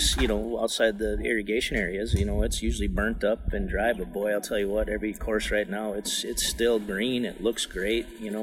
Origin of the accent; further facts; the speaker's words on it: Cogswell, North Dakota, United States; I'm from Cogswell, North Dakota, and I guess I'm basically semi-retired. I still farm just a little bit.